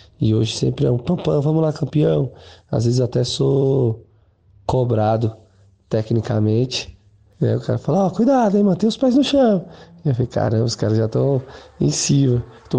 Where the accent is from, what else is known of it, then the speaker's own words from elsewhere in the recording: Brasília, Federal District, Brazil; born there; Eu nasci aqui em Brasília, né? Moro em Sobradinho, né? A cidade satélite que fica ali 23 quilômetros, 20 quilômetros de Brasília de fato, né?